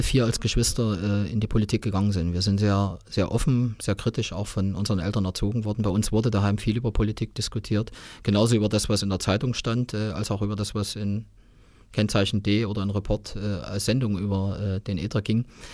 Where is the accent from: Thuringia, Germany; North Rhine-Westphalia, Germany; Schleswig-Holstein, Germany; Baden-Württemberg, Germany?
Thuringia, Germany; Erfurt; ich fühle mich in Erfurt wohl. Ich habe mein ganzes Leben bis auf 1 Jahr einen Ausflug in Bonn ansonsten immer in Erfurt verbracht. Ich fühle mich in Erfurt wohl, ist meine Heimat.